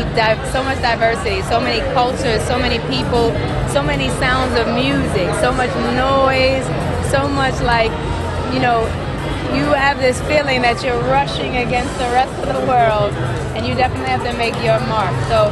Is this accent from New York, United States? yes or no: yes; New York City, New York, United States; especially being a New Yorker, born and raised, and it's just something about the energy of New York that feels incredible.